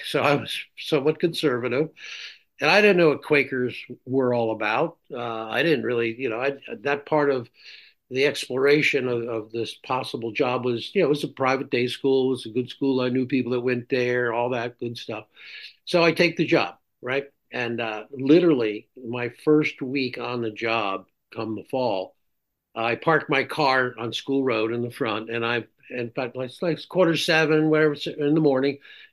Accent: New Jersey, United States; That's where I grew up in North Jersey. That's what my family did.

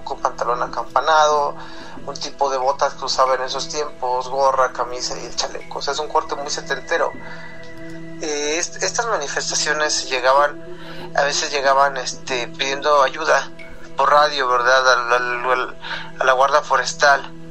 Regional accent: Mexico City, Mexico; now in Zacatecas, Mexico; Hoy día vivo en Zacatecas, pero yo soy de Ciudad de México, nací y crecí allí.

